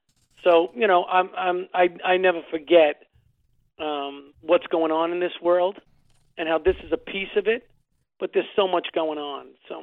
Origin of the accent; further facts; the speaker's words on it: Brooklyn, New York, United States; And your juices, your competitive juices from growing up in Brooklyn, you know, we competed at everything, whether it be stickball, punchball.